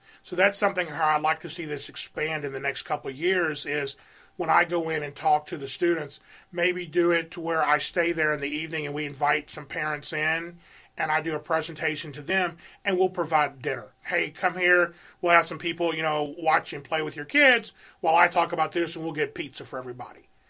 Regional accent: Mississippi, United States; I came from Mississippi in college.

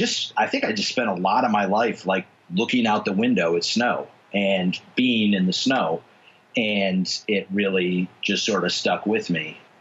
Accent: Petoskey, Michigan, United States; When I grew up in Petoskey, you know, pre-internet, it was a really, you know, I feel like the isolation was more extreme.

